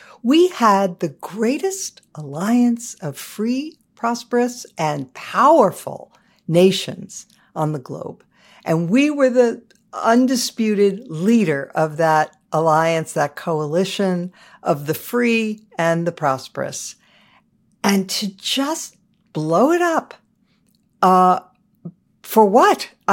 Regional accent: United States; it pains me personally as an American that this is the mess.

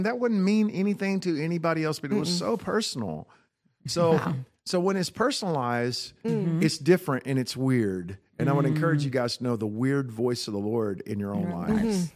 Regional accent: Texas, United States; I said, I am from Texas, and nobody else matters.

